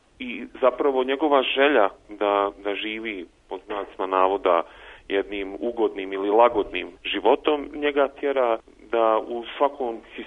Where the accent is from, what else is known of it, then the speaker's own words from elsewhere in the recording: Zenica, Federation of Bosnia and Herzegovina, Bosnia & Herzegovina; pošto ja sam lično rođen u Zenci, to je moj rodni grad